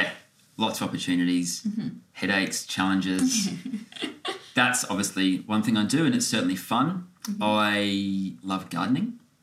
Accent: Adelaide, South Australia, Australia; I grew up in Adelaide, in the western suburbs, with loving family, two older sisters

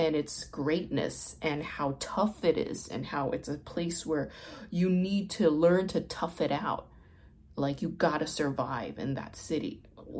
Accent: Brooklyn, New York, United States; I grew up in like Bay Ridge, Brooklyn. Bay Ridge, Brooklyn. That's like a very like right wing, like Republican part of Brooklyn.

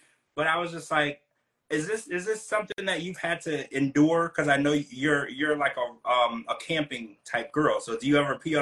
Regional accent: Louisiana, United States; See, I was raised down in Louisiana in the South, right?

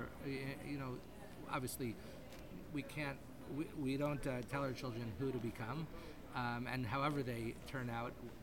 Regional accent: New York, United States; I was from New York, I was a diehard Yankees fan

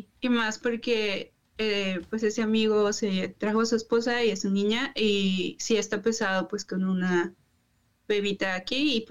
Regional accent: Culiacán, Sinaloa, Mexico; now in Mexicali, Mexico; Yo soy nacida y criada en Culiacán, Sinaloa, pero me fui a estudiar a Mexicali ya hace 10 años.

